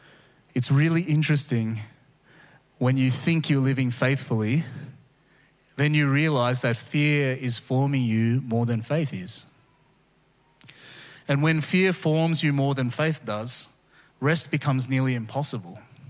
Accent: Philippines; For me as a Filipino, there are some that I don't agree

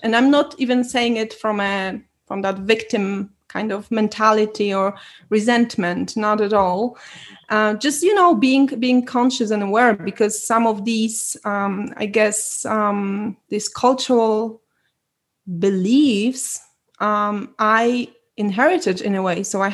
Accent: Poland; So I was born in Poland, so I'm Polish

